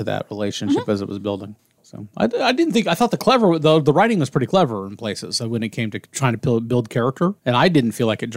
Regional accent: Kansas, United States; And I have always, growing up in Kansas, guys, if you're listening to this, convenience stores and gas stations are the same thing here.

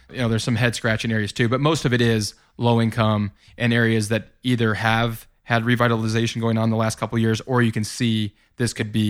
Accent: Des Moines, Iowa, United States; Like, for instance, I'm from Des Moines, Iowa.

